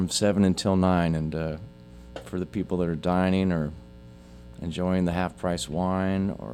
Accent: San Francisco, California, United States; moved away as an adult; I'm originally from San Francisco.

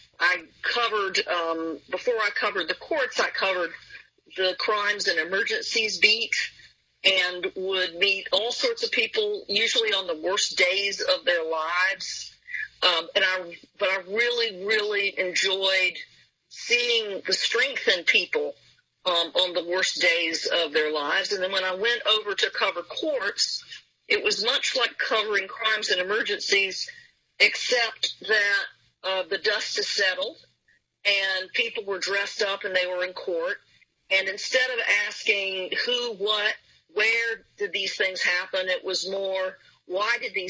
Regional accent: Raleigh, North Carolina, United States; But outside of court … I grew up in Raleigh.

